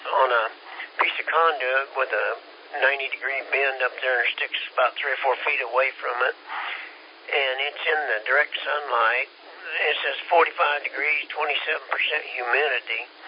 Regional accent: Kansas, United States; moved away; Well, I'm from Kansas originally, Jim, 15 years ago. And I got to tell you, it's cold up there.

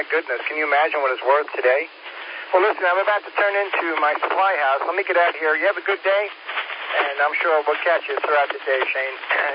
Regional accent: New York, United States; You've seen this area grow, just like I saw my hometown grow up on Long Island.

